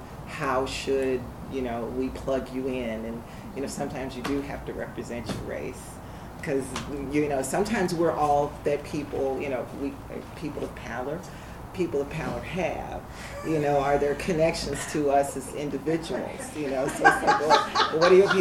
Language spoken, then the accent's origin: English; the South, United States; they needed to respect the fact that I was from the South